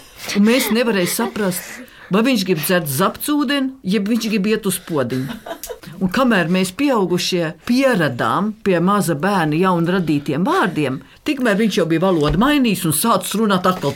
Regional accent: Kurzeme, Latvia; accent: Tamian dialect; Jā, es esmu tāmnieks no Korzemes.

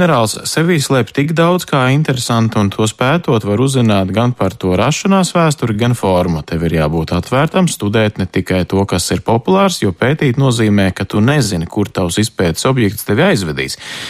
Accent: Gothenburg, Västra Götaland, Sweden; now in Luxembourg; Šobrīd es dzīvoju Luksemburgā, bet esmu uzaudzis Zviedrijā Gēteborgas pilsētā

